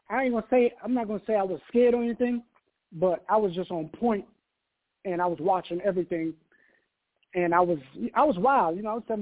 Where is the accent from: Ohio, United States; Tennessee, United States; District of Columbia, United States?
District of Columbia, United States; Washington; Yeah, I'm from Northwest, from uptown. But I used to live in Northeast, but I was raised uptown up on Kennedy Street.